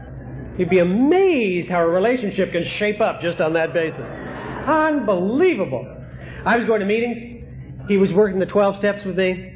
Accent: Manhattan, New York, United States; Bonnie and I are from New York. We're from Manhattan.

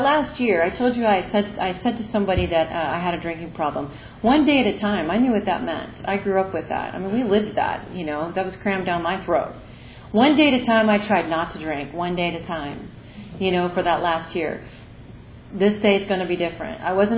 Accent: Arizona, United States; in Arizona, you know, I'm from Arizona.

